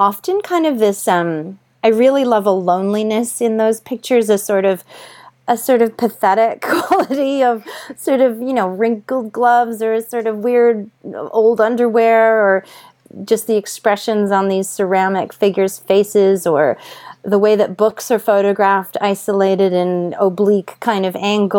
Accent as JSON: {"language": "English", "country": "Canada", "said": "I'm Canadian"}